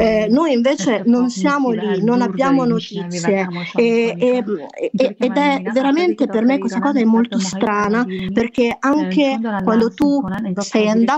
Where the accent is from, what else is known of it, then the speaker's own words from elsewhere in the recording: Iran; now in Italy; il mio augurio e il mio sogno per l'Iran, per il mio paese, è un nuovo inizio